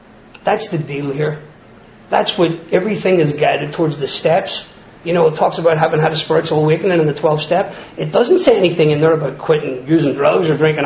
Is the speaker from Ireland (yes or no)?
yes; Ireland; moved away; I came from Ireland to, and I had a sponsor and I got sober.